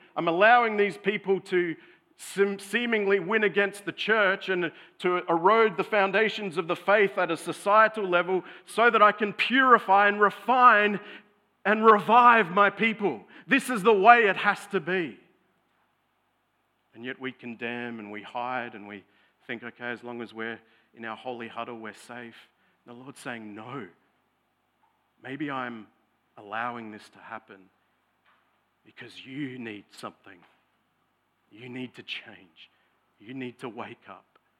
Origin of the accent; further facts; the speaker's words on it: Australia; You know, particularly as an Aussie male, seeing someone else emote, it feels uncomfortable.